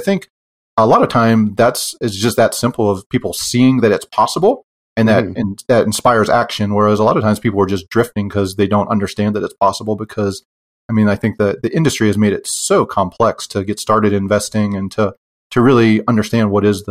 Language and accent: English; Pennsylvania, United States; And we are from Pennsylvania, where college costs are one of the highest in the country.